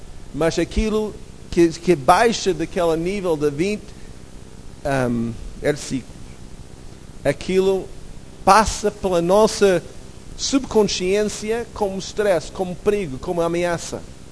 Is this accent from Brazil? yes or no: no; Alaska, United States; Portuguese is a second language; Eu lembro, em Alasca, onde eu fui criado, nós temos muito espaço e poucas pessoas.